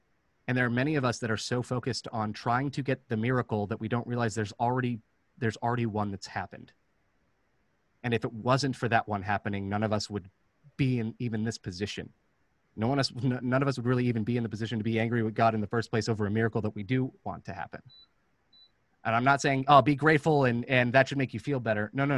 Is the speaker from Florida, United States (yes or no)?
yes; Orlando, Florida, United States; I'm from Orlando, Florida. I know who all the tourists are.